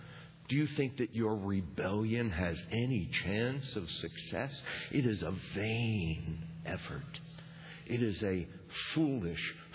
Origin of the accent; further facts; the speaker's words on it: Bronx, New York, United States; I'm from the Bronx. Come on, me and you.